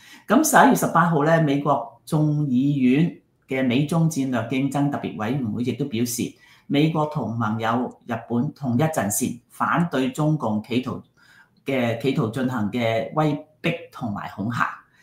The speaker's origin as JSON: {"language": "Cantonese", "region": "Guangdong", "country": "China", "said": "我哋食我哋廣東人食江源豬比較多啦"}